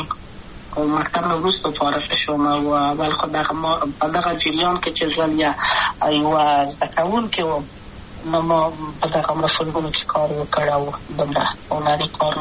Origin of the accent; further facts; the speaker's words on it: Kabul, Afghanistan; also born or lived in Wardak; زه خو اصلا د وردګو ولایت یم، د پلار مې د وردګو ولایت ته خلیګنسس کې دلې د کابل په تخت پل سیمه کې یم، او لویا شویم کابل کې هم مکتب می دولسمه په کابل ښار خیرخانه مین اهلی سی مریم کې